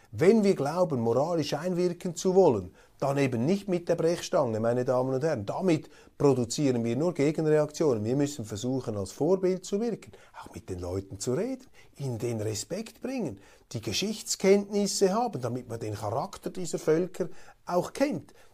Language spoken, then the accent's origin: German; Switzerland; das sage ich als Schweizer